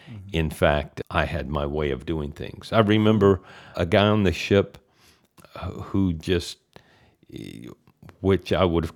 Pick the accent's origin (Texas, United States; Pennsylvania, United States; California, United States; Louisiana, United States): Texas, United States; I grew up in Texas. We ended up moving around a lot. My dad was in the oil business in Texas, so we ended up moving quite a bit. As part of growing up in the South